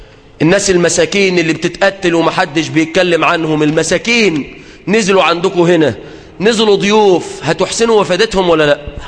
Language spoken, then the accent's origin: Arabic; Egypt; بلادنا مصر